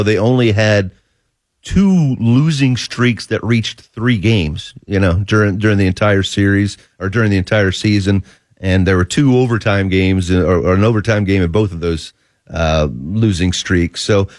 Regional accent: Virginia, United States; the Capitals were the team I grew up with in Northern Virginia.

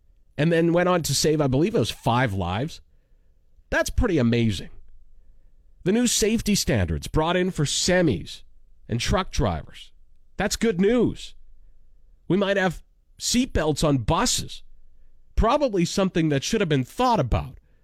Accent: Saskatchewan, Canada; I know a lot of people in Humboldt, because it's close to my hometown

